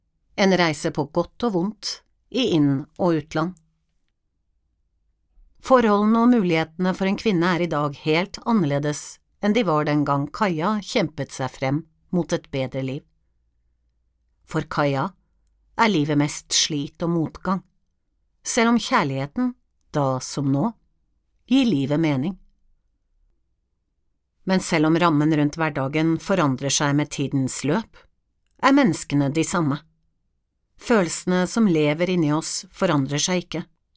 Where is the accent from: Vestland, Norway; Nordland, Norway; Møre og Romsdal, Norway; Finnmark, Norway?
Nordland, Norway; Mo i Rana; Jeg vokste selv opp I Mo I Rana like etter krigen.